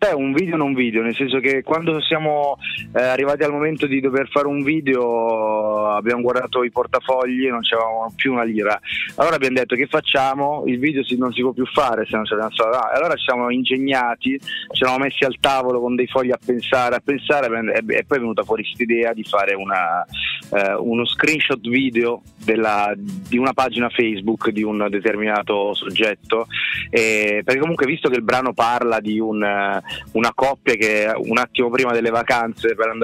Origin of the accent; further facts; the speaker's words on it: Milan, Lombardy, Italy; Siamo di Milano.